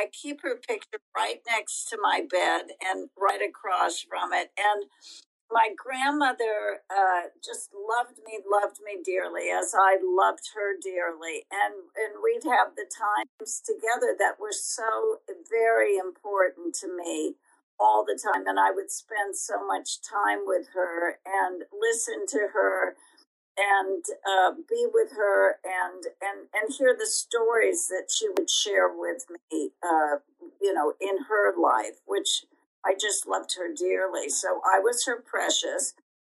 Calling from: San Clemente, California, United States; I'm in Southern California, San Clemente.

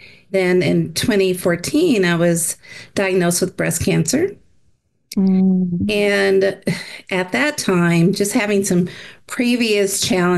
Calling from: Palmdale, California, United States; I am coming from Southern California. It's a town north of LA called Palmdale, California.

